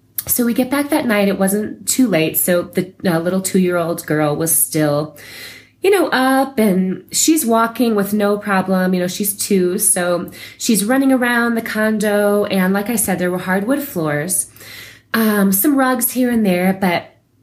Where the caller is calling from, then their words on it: Santa Fe, New Mexico, United States; I'm calling from Santa Fe, New Mexico.